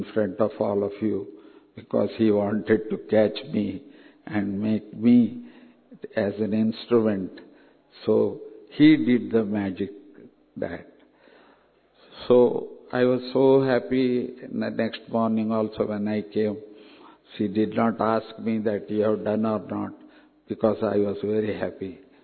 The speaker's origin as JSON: {"language": "English", "region": "South India", "country": "India", "said": "Because I am from South India"}